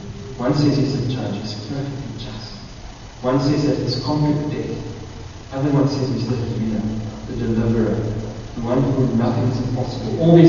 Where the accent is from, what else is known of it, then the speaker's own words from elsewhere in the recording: Secunda, Mpumalanga, South Africa; I come from Secunda, right?